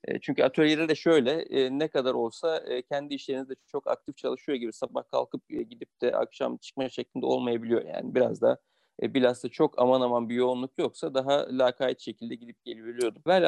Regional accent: Izmit, Kocaeli, Turkey; also born or lived in Ankara, Turkey; 84, Ankara doğumluyum. Hatırladığım bütün hayatım boyunca, yani yaklaşık 4 yaşından beri İzmit Kocaeli'de ikamet etmekteyim. Bütün eğitim hayatımı burada tamamladım.

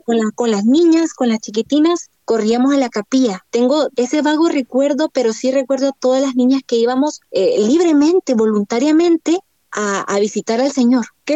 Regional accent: San Salvador, El Salvador; yo soy capitalina, yo soy de San Salvador, ahí nací.

